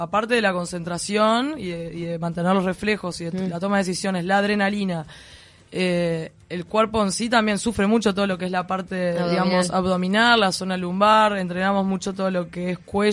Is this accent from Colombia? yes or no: no; Uruguay; en Argentina los sponsors no me apoyan porque soy uruguaya.